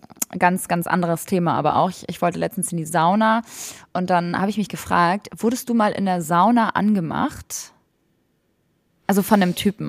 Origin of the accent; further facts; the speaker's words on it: Hamburg, Germany; bin aus Hamburg.